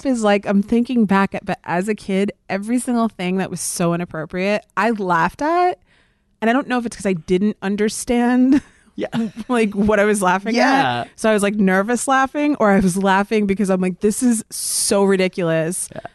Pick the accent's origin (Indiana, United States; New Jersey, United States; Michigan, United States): New Jersey, United States; I mean, listen, I'm from Jersey, so don't talk to me about making jokes out of places.